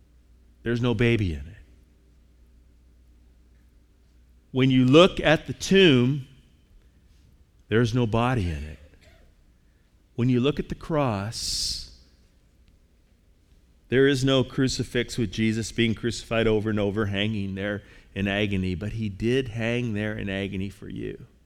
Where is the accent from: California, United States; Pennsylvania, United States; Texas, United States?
California, United States; I come from California.